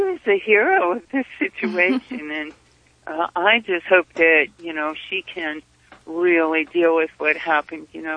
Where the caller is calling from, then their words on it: Laytonville, California, United States; I'm from Laytonville.